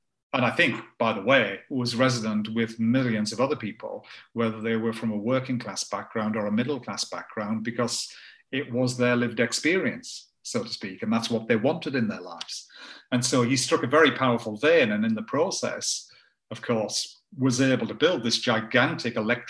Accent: Tow Law, North East England, United Kingdom; where I grew up in Tower Law, it's a town of then, I guess, and probably a couple of thousand people, but it had three branches of the co-op in this little town.

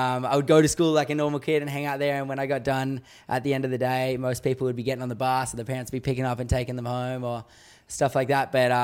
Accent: Newcastle, New South Wales, Australia; Yeah, I grew up in Newcastle, Australia, in this small town called Madawi.

